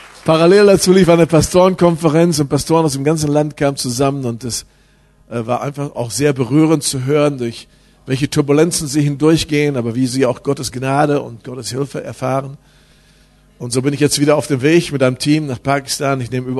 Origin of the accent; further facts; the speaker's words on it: Lüdenscheid, North Rhine-Westphalia, Germany; ganz, ganz liebe Grüße aus Deutschland, aus Lüdenscheid, wo ich herkomme. Wenn ich weiß, wo das ist, ist im Sauerland.